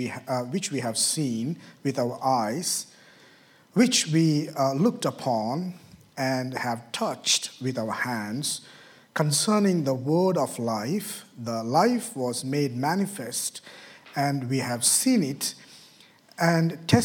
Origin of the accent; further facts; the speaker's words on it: India; English is a second language; moved away as an adult; now in United States; I'm originally from India, and I pastored a church back home for 10 years, and we as a family moved to the U.S. In 2021 in the month of August